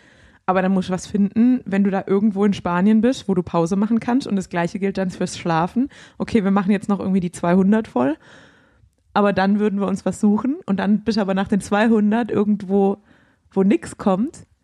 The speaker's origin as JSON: {"language": "German", "region": "Baden-Württemberg", "country": "Germany", "tie": "born or raised there", "said": "Heilbronn ist meine Hut. Ich bin zwar auf dem Dorf bei Heilbronn aufgewachsen, aber ich bin natürlich in Böckingen, Heilbronn, auf die Schule gegangen."}